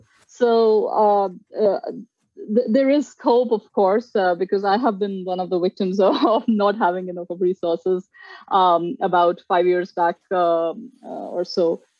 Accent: India; moved away; also born or lived in Barcelona; I come from India and I lived in Barcelona for about 8 years. I did my master's, my undergrad, my first job, everything there.

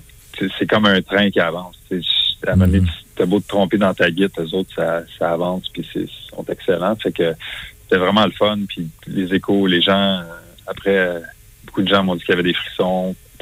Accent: Montreal, Quebec, Canada; Tu sais, c'était correct de faire ça chez nous à Montréal.

